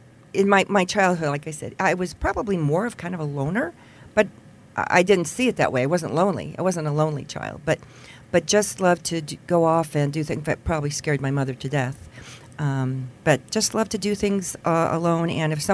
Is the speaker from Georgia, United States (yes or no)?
no; California, United States; also born or lived in Houston; now in Wyoming, United States; So I grew up in California, moved to Houston first, and met my husband there. And we came here to visit, and I just fell in love with the Rockies and fell in love with Wyoming.